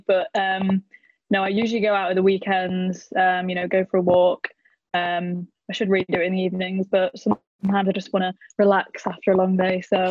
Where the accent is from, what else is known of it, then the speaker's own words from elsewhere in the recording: Altrincham, North West England, United Kingdom; So I've lived in a town called Altrincham, which is just outside of Manchester, in the UK, and. Yeah, I've lived here all my life